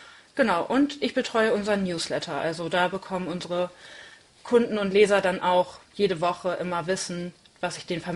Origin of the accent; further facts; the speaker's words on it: Oldenburg, Lower Saxony, Germany; dann für die Liebe nach Oldenburg wieder zurückgezogen in meine Heimatstadt, weil ich keine Lust mehr hatte auf eine Fernbeziehung.